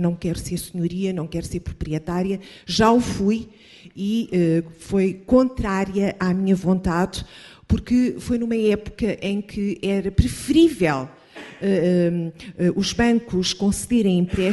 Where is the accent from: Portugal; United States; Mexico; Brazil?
Portugal; Lisbon; decidi voltar à minha cidade natal, Lisboa, e queria, de alguma forma, ter a vivência e a experiência de poder viver num bairro histórico.